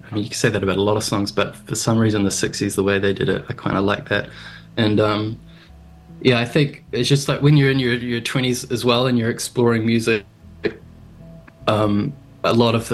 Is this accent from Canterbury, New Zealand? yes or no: no; Tauranga, Bay of Plenty, New Zealand; I used to catch the train when I was a kid from Tauranga up to Auckland.